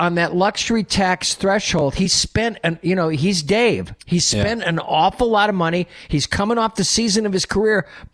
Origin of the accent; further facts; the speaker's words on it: New England, United States; I grew up in New England